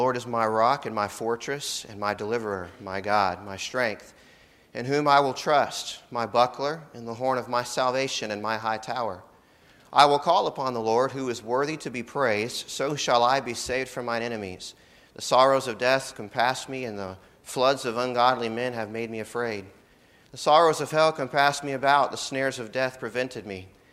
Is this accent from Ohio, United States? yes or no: no; Ocala, Florida, United States; We've lived in between here and my hometown in Ocala, and it's great to be back in Haines City.